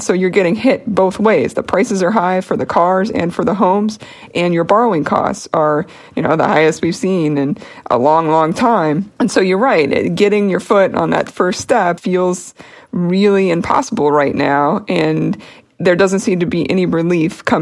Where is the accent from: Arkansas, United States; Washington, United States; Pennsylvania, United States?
Pennsylvania, United States; Harrisburg; whether you own a very modest bungalow in my hometown in the Harrisburg, Pennsylvania area.